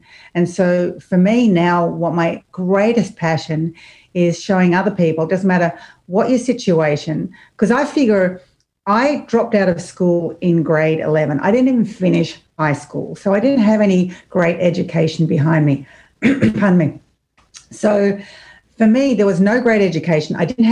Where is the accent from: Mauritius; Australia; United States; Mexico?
Australia; Well, I'm from Australia. You may have noticed the accent.